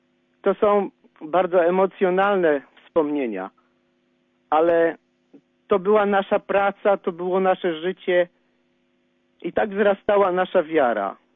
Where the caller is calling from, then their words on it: Kraków, Lesser Poland, Poland; Telefonuję z Nowej Huty. Jak mam pan?